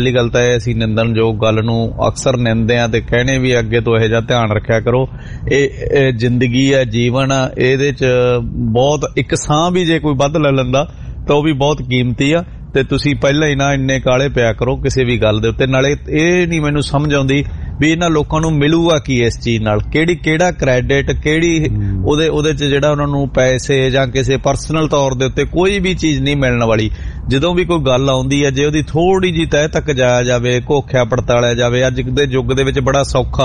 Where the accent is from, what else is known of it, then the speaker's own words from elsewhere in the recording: Punjab, India; ਮੇਹਰ ਮਿੱਤਲ ਸਾਡੇ ਜ਼ਿਲ੍ਹੇ ਨੂੰ ਬਿਲੋਂਗ ਕਰਦੇ ਸਨ ਜੀ, ਬਠਿੰਡਾ ਜ਼ਿਲ੍ਹੇ ਨੂੰ